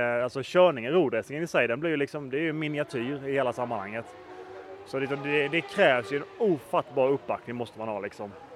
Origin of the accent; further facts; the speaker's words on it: Sweden; Det är ju tyvärr som svensk är det väldigt svårt att nå hela vägen ut.